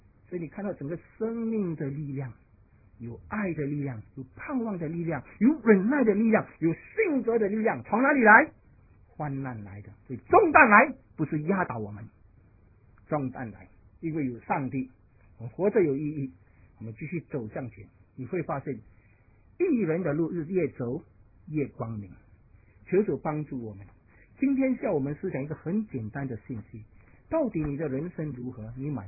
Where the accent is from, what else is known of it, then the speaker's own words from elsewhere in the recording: China; 我们中国人做东西不能够进去的，敲进去的，管它，不会说拿出来再磨一下，没有。